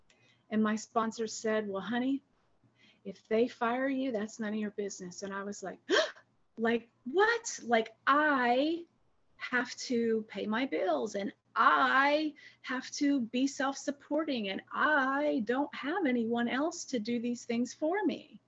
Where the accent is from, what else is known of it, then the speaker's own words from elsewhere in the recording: New York, United States; I'm from New York and Italian. So I'm very loud, very, you know, very stubborn, very resistant.